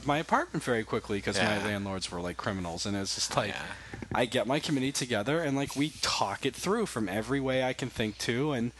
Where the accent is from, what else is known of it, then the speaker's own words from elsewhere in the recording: Winchendon, Massachusetts, United States; I would have been in my hometown of Winchendon, Massachusetts, at the Beals Public Library.